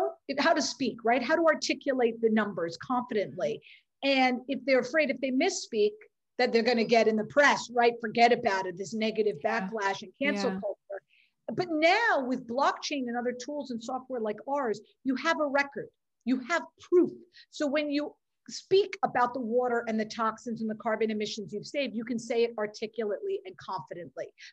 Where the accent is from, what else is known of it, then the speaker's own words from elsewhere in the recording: New York, United States; I'm a New Yorker, I'm a city, I'm not the most spiritual person